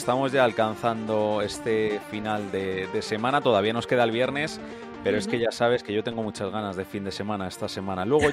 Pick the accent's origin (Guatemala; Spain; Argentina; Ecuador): Spain; Leganés, Community of Madrid; los oyentes saben que yo soy de Leganés, que soy pepinero